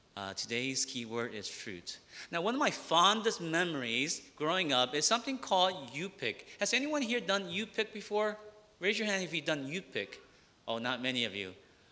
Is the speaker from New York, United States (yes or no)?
no; New Jersey, United States; But growing up in New Jersey, there was some of that around.